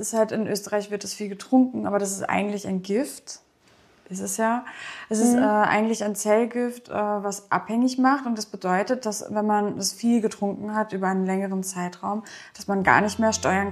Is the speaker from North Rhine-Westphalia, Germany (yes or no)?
yes; North Rhine-Westphalia, Germany; ich bin sehr ländlich aufgewachsen im Sauerland und Nordrhein-Westfalen in Deutschland.